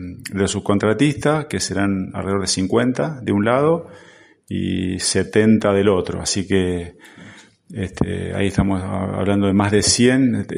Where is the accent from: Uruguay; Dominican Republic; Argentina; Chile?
Argentina; now in Asunción, Paraguay; si soy argentino, vengo de hace más de un año que estoy acá en el país, y bueno, vine con mi familia, así que estoy instalado en Asunción